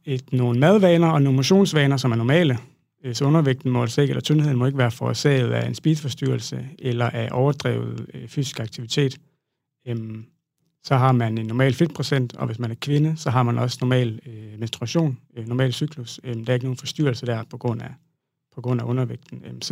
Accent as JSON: {"language": "Danish", "region": "Region of Southern Denmark", "country": "Denmark", "said": "Jeg startede ud som sproglig studerende hjemme i Sønderjylland"}